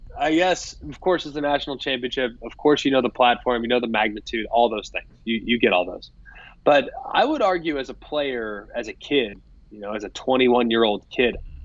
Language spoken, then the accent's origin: English; Texas, United States; because it's no worse feeling as a kid from Texas having to go back to my home state all the time here.